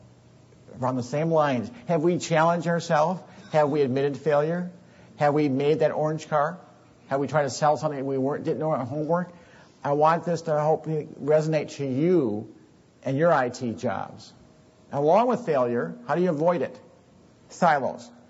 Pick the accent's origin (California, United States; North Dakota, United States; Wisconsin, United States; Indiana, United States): Wisconsin, United States; And I'm from Wisconsin, so I know silos.